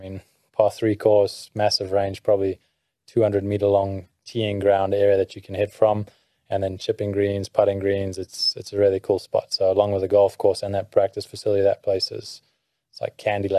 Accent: South Africa; they really have no clue where South Africa is. The best thing for me whenever I'm asked the question, "Where are you from?"

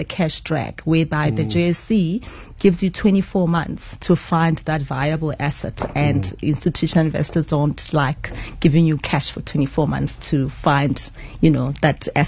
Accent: South Africa; because we are South African, it only made sense that we start at home

